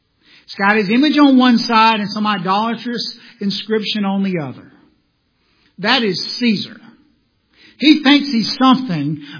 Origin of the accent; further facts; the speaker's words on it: the South, United States; I'm from the South. We don't have tolls down there.